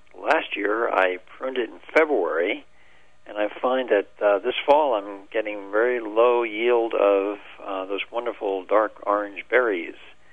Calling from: Birch Runville, Pennsylvania, United States; I'm calling from Birch Runville, Pennsylvania, which is 35 miles west of Philadelphia in Chester County.

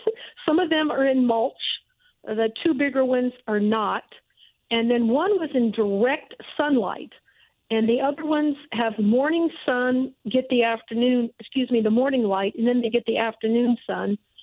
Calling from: Sarasota, Florida, United States; I am calling from Sarasota, Florida.

